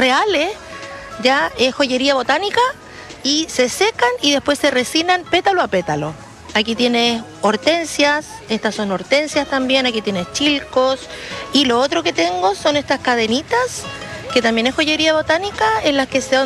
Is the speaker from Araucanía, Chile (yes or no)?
yes; Temuco, Araucanía, Chile; Que soy de Temuco, así que no tengo idea qué hora.